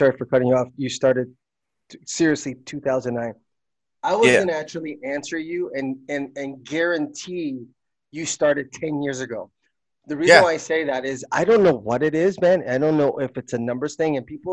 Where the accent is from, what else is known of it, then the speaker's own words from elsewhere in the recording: Philippines; we wave the flag, you know, I'm from the Philippines kind of thing.